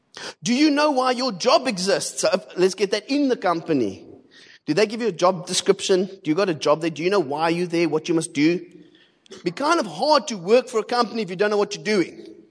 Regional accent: Cape Town, Western Cape, South Africa; I come from Cape Town. That place is crazy, man.

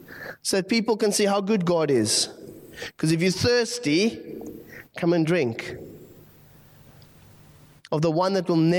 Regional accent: Gqeberha, Eastern Cape, South Africa; I knew her as a child when I grew up in Gqeberha.

